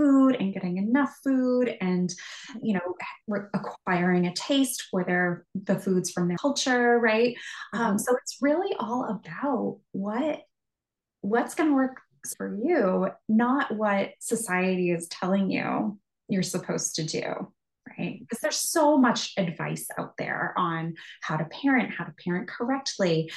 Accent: United States; the huge cultural differences between my experiences as a parent and growing up in America

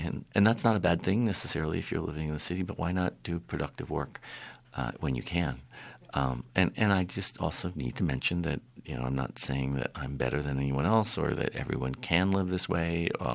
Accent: Washington, District of Columbia, United States; And we grew up in Washington, D.C., and so we would go out in the mountains, just spoke to me.

